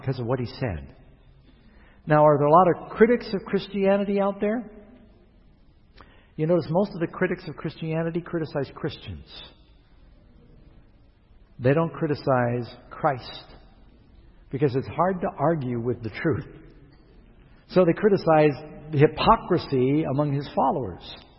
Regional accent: New York City, New York, United States; and I grew up in New York City. We didn't speak King James. Barely spoke English.

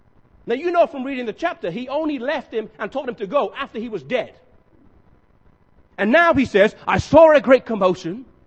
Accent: England, United Kingdom; I remember when I was in high school growing up in England

